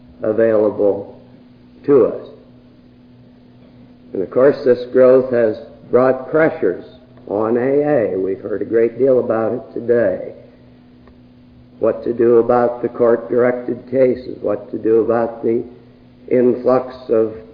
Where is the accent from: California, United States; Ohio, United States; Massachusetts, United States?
Ohio, United States; Lima; went to Lima, Ohio in the seventh grade, and I graduated from high school there. And I consider it my hometown.